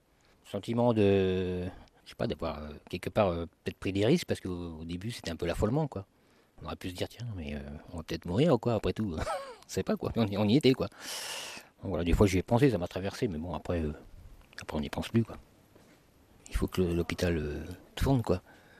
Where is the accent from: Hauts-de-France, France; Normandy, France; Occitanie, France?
Hauts-de-France, France; De l'Oise. 45 minutes de train.